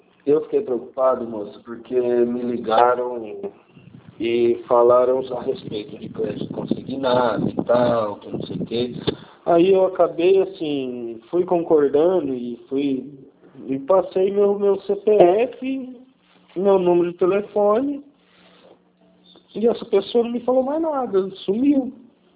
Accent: Fernandópolis, São Paulo, Brazil; Fernandópolis, São Paulo.

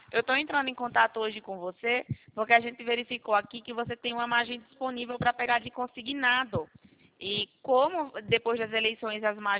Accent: Maceió, Alagoas, Brazil; moved away as an adult; now in São Paulo, Brazil; Eu também sou de Alagoas, aí vim pra cá, pra São Paulo pra trabalhar.

